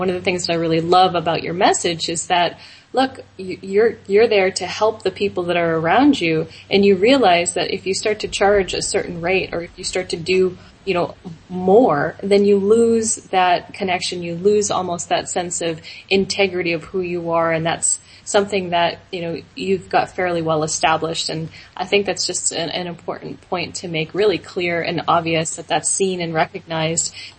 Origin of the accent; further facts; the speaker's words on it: United States; born there; By the way, I know that I was born in the United States. I did move to Hawaii, which does consider itself sovereign from the United States.